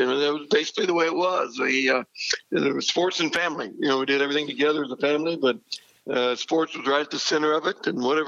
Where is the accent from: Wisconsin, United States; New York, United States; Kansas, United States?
Kansas, United States; Silver Lake; Yeah, kind of three brothers that still live in that area, and all the nephews and nieces, and it was an ideal, you know, growing up opportunity.